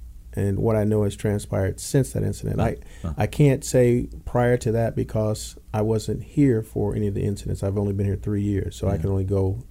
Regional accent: Indiana, United States; You know, I came from Indiana. Indiana, we had harsh weather

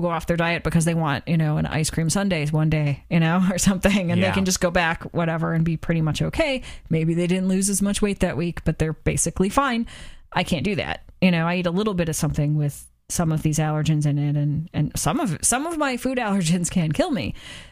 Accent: Midwest, United States; we grew up in the Midwest, not far from Chicago, where everything's breaded and fried

